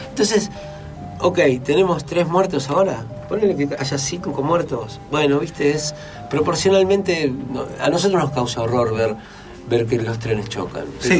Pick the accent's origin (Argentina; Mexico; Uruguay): Argentina; Buenos Aires; En el barrio donde yo vivía, yo me crié ahí en Buedo, donde termina Buedo, cerca de Pompeya